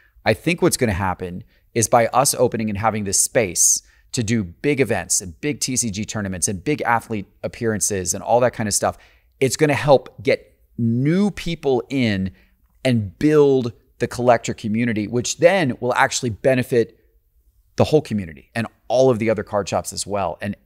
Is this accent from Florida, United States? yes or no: yes; Florida, United States; I see it like even in Atlanta and, you know, I grew up in Florida.